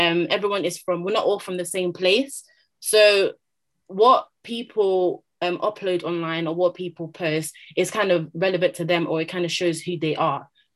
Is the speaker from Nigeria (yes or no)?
yes; Nigeria; because I'm Nigerian